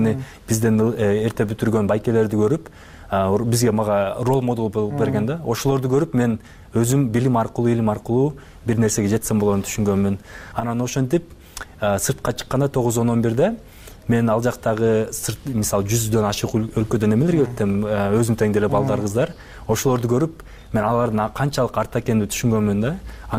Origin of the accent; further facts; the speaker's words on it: Tokmok, Chuy Region, Kyrgyzstan; moved away as an adult; also born or lived in Batken / Bishkek; now in Chicago, United States; Баткендин Кунду деген айылынан болом. Анан 3-4 жашыбызда Бишкекке көчүп келип, кийин Токмокко көчүп кеткенбиз. Ошентип Токмокто бүтүргөм полностью окуу жайымды.